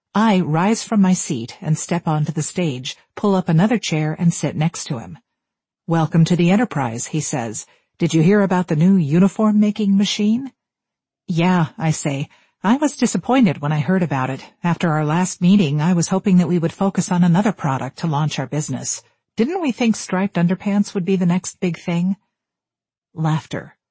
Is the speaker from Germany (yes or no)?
no; Tione di Trento, Trentino-Alto Adige, Italy; Tione del Trento, my hometown of 3,000 people in the mountains of northern Italy.